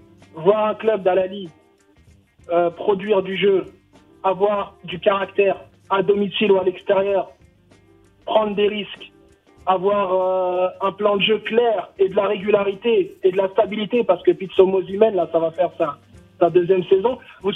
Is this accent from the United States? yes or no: no; Tunisia; Et moi, je dis, moi, je suis tunisien